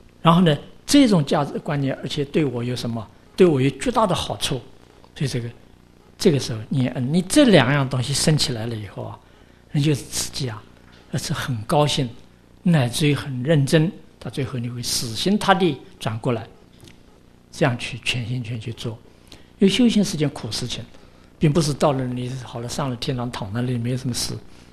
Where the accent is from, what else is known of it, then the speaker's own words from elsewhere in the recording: Taiwan; 那比如说那我们从小在台湾长大的